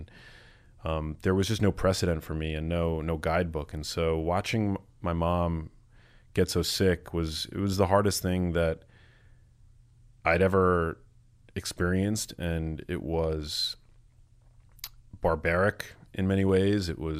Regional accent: New York, United States; born there; I'm white. I was born in New York.

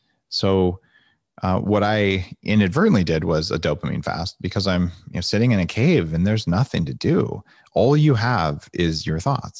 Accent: New Mexico, United States; I grew up backpacking in New Mexico.

